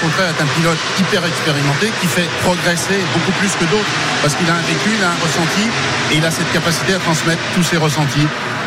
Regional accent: France; Moi, je suis français, effectivement, bon, même si mon passeport est encore français, mais je suis un citoyen du monde.

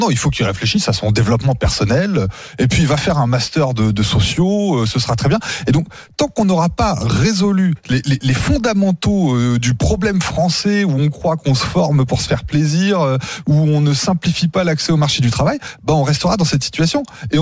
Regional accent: France; Et on est français, donc on imagine que, il y a du chômage, c'est normal

